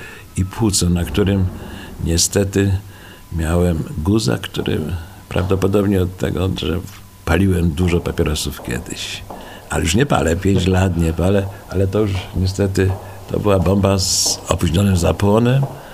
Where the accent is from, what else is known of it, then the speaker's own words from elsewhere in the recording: Ostrów Wielkopolski, Greater Poland Voivodeship, Poland; born there; now in Kalisz, Poland; jestem ostrowiakiem. Urodziłem się w Ostrowie Wielkopolskim. Ale już większość życia spędziłem w Kaliszu. Dzieci wychowałem w Kaliszu